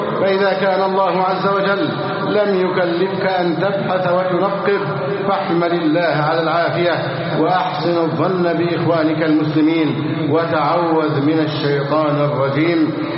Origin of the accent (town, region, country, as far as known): Egypt